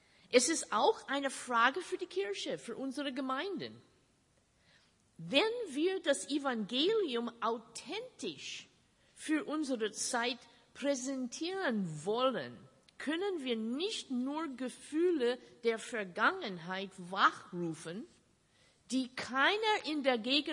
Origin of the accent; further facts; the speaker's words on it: Minnesota, United States; wie ich aufgewachsen bin in Minnesota in den 50er Jahren, in die Sonntagsschule dort